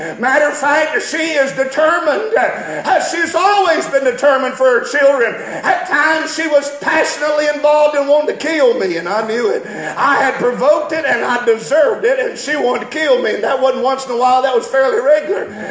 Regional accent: Georgia, United States; Me growing up in the West Georgia, around where this place all of my life, under the influence of churches and preachers and pastors and the Bible.

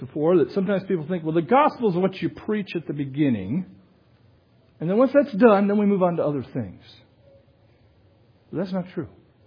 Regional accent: Iowa, United States; It was a lady from East Texas listening, and she knew I was from Iowa, okay?

